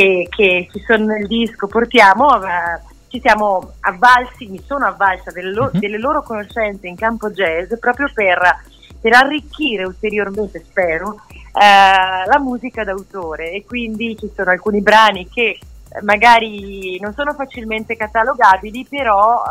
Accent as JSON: {"language": "Italian", "town": "Arcugnano", "region": "Veneto", "country": "Italy", "tie": "born there", "moved": "yes", "lives_now": "Milan, Italy", "said": "Io sono vicentina di origine, sono nata a Pianezze di Arcugnano, del lago di Simon, e qui sono trasferita a Milano circa 17 anni fa, però insomma ritorno spesso perché in Veneto"}